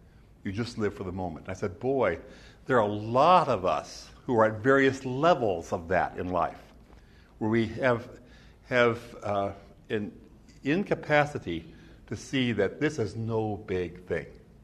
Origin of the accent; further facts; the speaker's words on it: South Dakota, United States; the little Lutheran church that was next to the community where I grew up back in South Dakota.